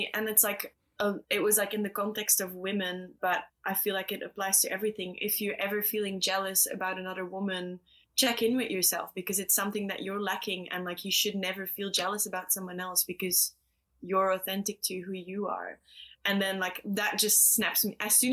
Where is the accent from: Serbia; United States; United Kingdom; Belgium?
Belgium; now in Australia; Well, I guess I'm from Belgium. Well, not I guess. I am from Belgium.